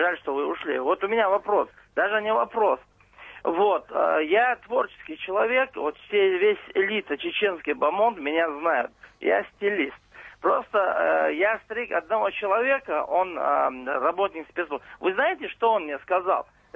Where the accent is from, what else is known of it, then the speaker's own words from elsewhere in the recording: Chechnya, Russia; now in Moscow, Russia; я коренной житель Чечни, я с 87-го года в Москве.